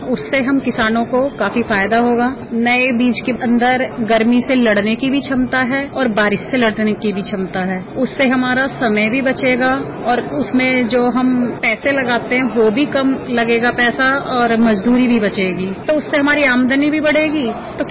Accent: Ghaziabad, Uttar Pradesh, India; और मैं गाजियाबाद से हूँ।

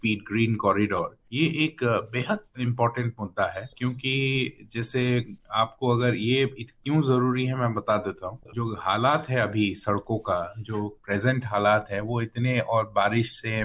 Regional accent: Assam, India; मैं खुद ही north east के हूँ, मैं आसाम से हूँ

